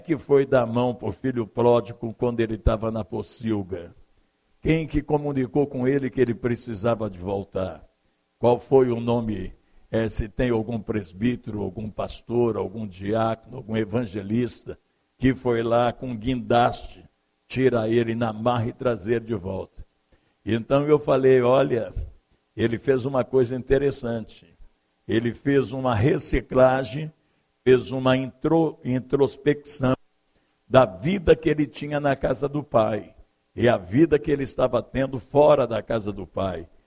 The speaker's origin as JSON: {"language": "Portuguese", "town": "Curvelo", "region": "Minas Gerais", "country": "Brazil", "tie": "born there", "also_born_or_lived": "Belo Horizonte", "said": "eu nasci, nasci em Curvelo, fui criado há 5 anos"}